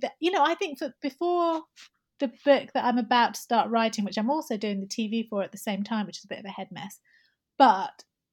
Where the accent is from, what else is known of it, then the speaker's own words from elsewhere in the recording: Syria; like I was raised in Syria, so, you know, I don't have that anti-Arab sentiment that a lot of people do.